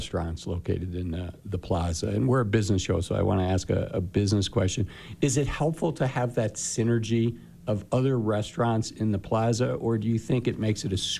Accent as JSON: {"language": "English", "region": "Ohio", "country": "United States", "tie": "born or raised there", "lives_now": "Park City, United States", "said": "I grew up outside of Cleveland, Ohio, and I never knew that a town could have, like, a brand and an identity that everybody buys into."}